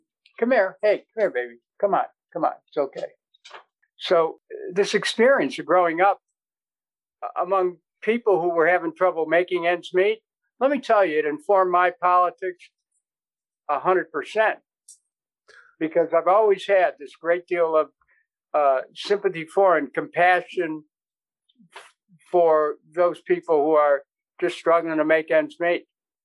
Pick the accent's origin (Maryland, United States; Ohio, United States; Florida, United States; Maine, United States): Ohio, United States; Cleveland; Well, I grew up in Cleveland, started at the beginning, the oldest of seven. My parents never owned a home.